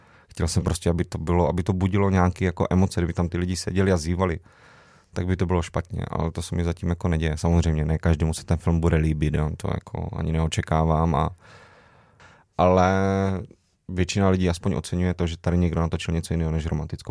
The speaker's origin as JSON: {"language": "Czech", "region": "Moravia", "country": "Czechia", "said": "jak se říká u nás na Moravě"}